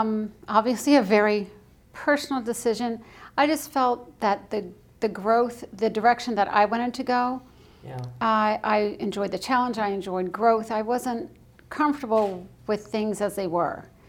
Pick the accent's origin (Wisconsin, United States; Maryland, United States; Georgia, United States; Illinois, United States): Maryland, United States; Silver Spring; I grew up in Silver Spring, but I spent a lot of my summers and weekends in West Virginia